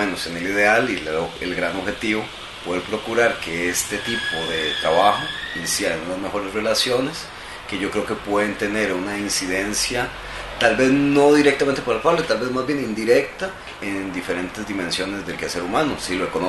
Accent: Alajuela, Costa Rica; incluso en mi ciudad natal, en Alajuela

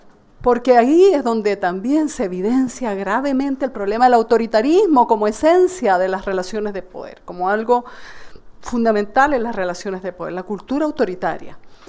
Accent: Nicaragua; Yo vengo de Nicaragua

